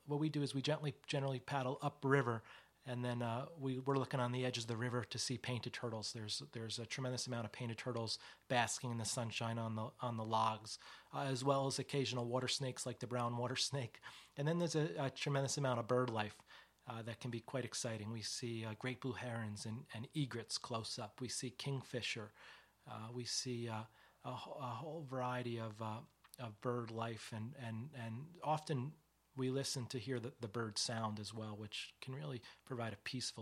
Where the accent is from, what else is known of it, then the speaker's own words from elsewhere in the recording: New Jersey, United States; who live in or around my home state of New Jersey